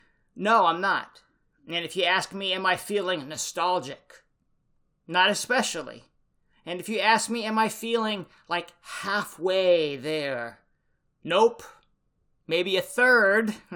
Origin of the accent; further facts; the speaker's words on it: Takoma Park, Maryland, United States; born there; Well, I was born in Tacoma Park, Maryland on November 20, 1971 at 6:57 a.m.